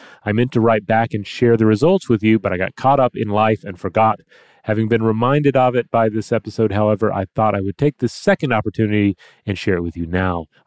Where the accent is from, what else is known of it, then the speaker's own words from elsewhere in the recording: New England, United States; I've felt this as long as I can remember, but I grew up in New England